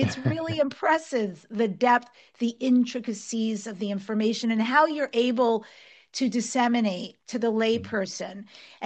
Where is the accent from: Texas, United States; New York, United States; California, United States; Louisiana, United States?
New York, United States; Okay, I was born and grew up in New York.